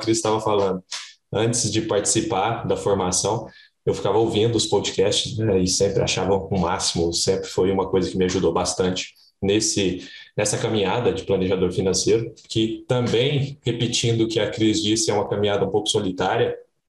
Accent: Uberlândia, Minas Gerais, Brazil; Eu sou de Uberlândia, Minas Gerais

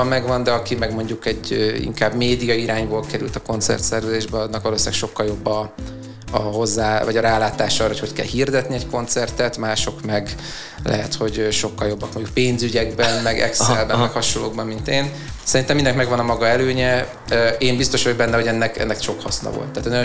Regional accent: Budapest, Hungary; born there; Budapesten születtem, és itt is élek, a barátnőmmel

